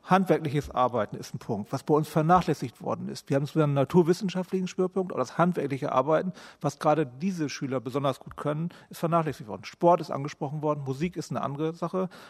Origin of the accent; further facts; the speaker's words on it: Lower Saxony, Germany; Ich bin aus dem Landkreis Verden